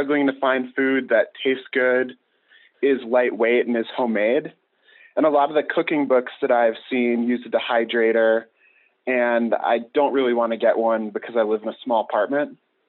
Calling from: Oakland, California, United States; Oakland, California.

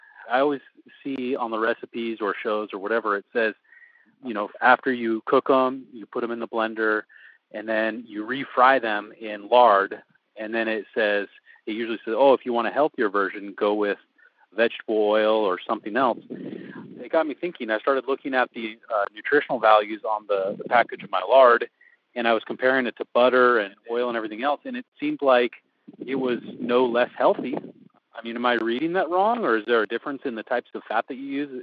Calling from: Fresno, California, United States; Fresno, California.

